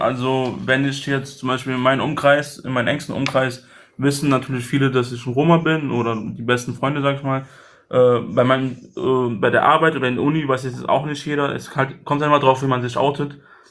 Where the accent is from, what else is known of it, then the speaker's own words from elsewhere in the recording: Germany; das Erste, was ich sage, ich bin Deutscher und ich bin aus Deutschland. Ich lebe schon seit gute 20 Jahren in Deutschland und fühle mich super wohl.